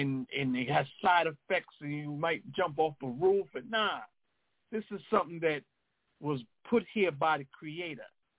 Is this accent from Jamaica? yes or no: yes; Jamaica; Because I got locks and I'm Jamaican, that means I smoke weed?